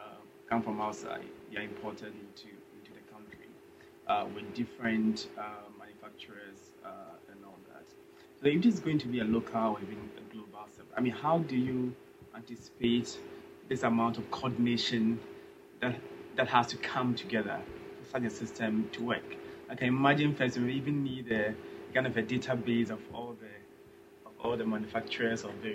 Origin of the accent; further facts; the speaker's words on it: Ghana; I'm also from Ghana, so I can identify with some of the examples that you gave.